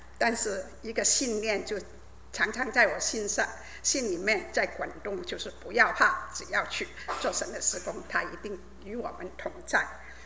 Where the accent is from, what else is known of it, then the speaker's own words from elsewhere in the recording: Guangdong, China; 就是我是一个广东人，对于麻辣来说，我真的不是很害怕，也不知道什么叫麻辣。